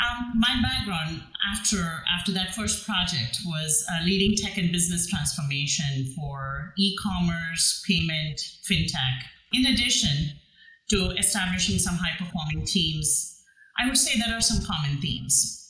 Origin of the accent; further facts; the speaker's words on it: India; I grew up in India.